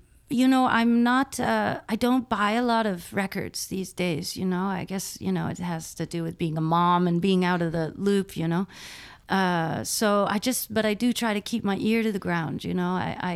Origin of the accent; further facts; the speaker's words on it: Buffalo, New York, United States; moved away; also born or lived in New Orleans; you know, I love Buffalo, and you know, that's my hometown. But the minute I showed up in New Orleans, it was like, oh, there's places like this on the earth.